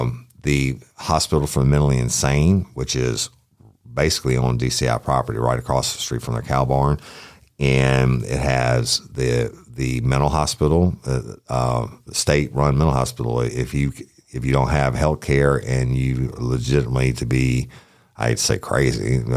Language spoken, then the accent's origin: English; Clinton, Louisiana, United States; I was born and raised in Clinton where my grandfather was a judge, but West Feliciana butts up to it.